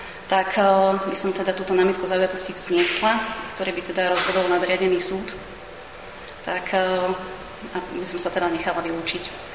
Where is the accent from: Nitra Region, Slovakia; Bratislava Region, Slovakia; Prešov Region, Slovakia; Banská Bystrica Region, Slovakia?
Banská Bystrica Region, Slovakia; Banská Bystrica; also born or lived in Krupina; narodila som sa v Krupine, ale už teda od útleho detstva žijem v Banskej Bystrici.